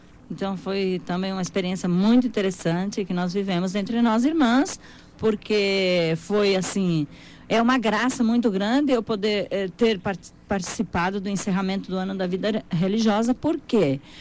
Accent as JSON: {"language": "Portuguese", "country": "Brazil", "said": "Eu só gritei, eu sou brasileira! Claro, tinha que representar o meu país."}